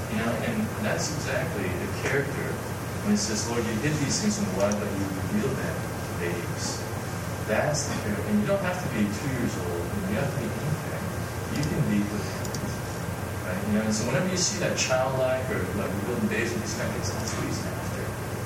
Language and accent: English; California, United States; now in Hong Kong; I'm going to my home state. You know, going back home, which is Southern California.